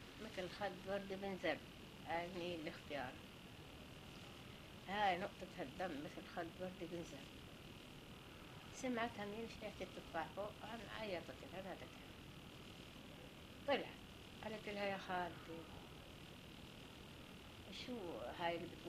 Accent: Palestine; moved away; هاي لما طلعنا من فلسطين جينا على الأراضي قالوها لأولاد المدرسة لما دخلوهم فلسطين تنادي.

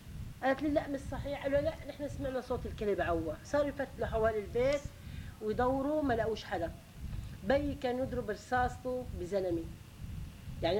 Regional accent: Rmeish, Nabatieh Governorate, Lebanon; also born or lived in Haifa; كنا نحن برميش ساكنين، من سكان رميش، إحنا مقيمين برميش ونحن من رميش.

